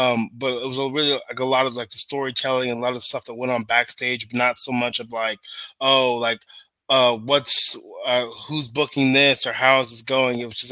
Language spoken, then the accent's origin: English; Boca Raton, Florida, United States; also born or lived in Gainesville; I grew up mostly in Boca Raton, Florida. That's really where I spent most of my life.